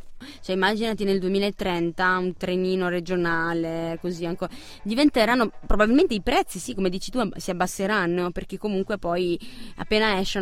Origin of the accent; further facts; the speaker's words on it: Naples, Campania, Italy; Sono napoletana, la buona napoletana mi viene spontaneo